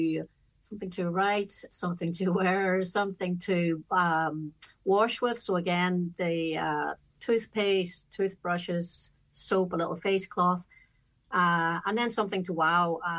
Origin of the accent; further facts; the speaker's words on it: Castlederg, Northern Ireland, United Kingdom; because I'm from Castledurg, so I'm working from home